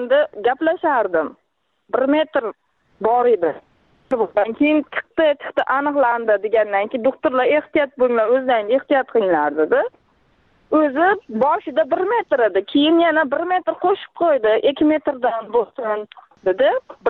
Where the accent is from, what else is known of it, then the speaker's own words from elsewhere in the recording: Rishton, Fergana Region, Uzbekistan; born there; now in Nurafshon, Uzbekistan; Farg'ona viloyati, Rishton tumanida tug'ilganman. 2 farzandim bor. Hozir Nurafshonda kvartira turibman onam bilan.